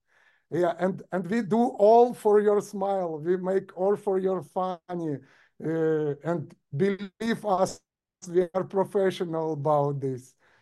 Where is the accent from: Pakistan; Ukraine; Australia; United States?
Ukraine; English is a second language; in Ukraine, we have a big difficult time now, you know, it's war now. We are from Ukraine.